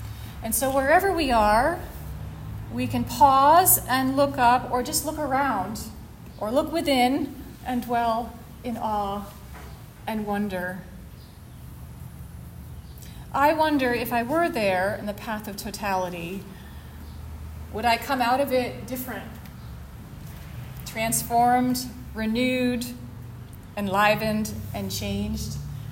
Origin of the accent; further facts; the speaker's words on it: Maine, United States; I come from Maine